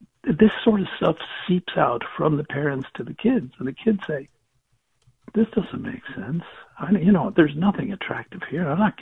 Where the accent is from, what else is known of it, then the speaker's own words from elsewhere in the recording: Ireland; No, I'm from Ireland, and from her accent, from the West.